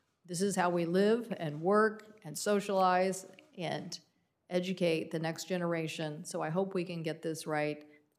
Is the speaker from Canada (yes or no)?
no; Washington, United States; The stories that I hear from my home state in Washington are heartbreaking.